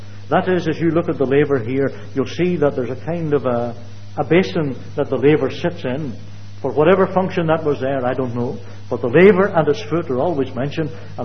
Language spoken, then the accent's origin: English; Ireland; Excuse me for being Irish in the way I present things.